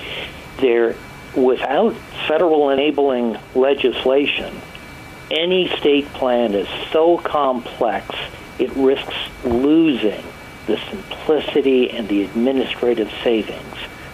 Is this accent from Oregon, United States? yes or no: yes; Oregon, United States; Let's suppose my home state applies for this federal enabling legislation, accepts it. We try a single-payer plan in Oregon.